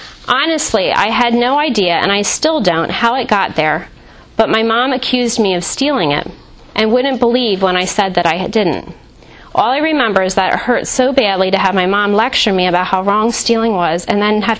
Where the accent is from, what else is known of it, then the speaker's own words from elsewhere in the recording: Blue Bell, Pennsylvania, United States; I grew up in Bluebell, where we currently live